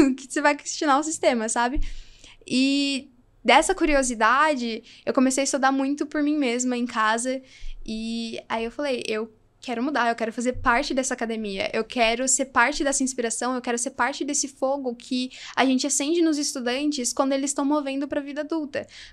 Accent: Brazil; Sim, eu sou do Brasil.

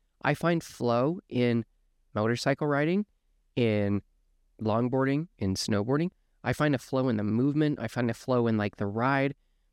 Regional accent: Utah, United States; You know, growing up in Utah, one of the very popular things for parents to do is get your kids into like dancing, art, music.

